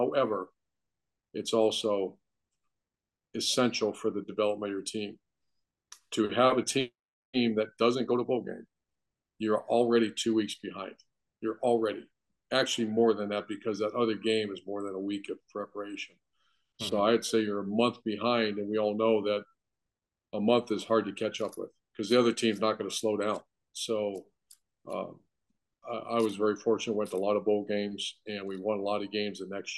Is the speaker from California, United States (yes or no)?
no; Ohio, United States; I grew up in Ohio and watching the Rose Bowl, and we never made it there.